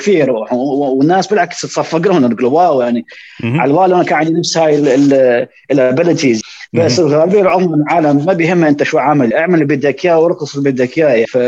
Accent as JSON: {"language": "Arabic", "country": "Iraq", "said": "إحنا بالنسبة لنا كعراقيين الرقص بالنسبة لنا شيء كثير مهم"}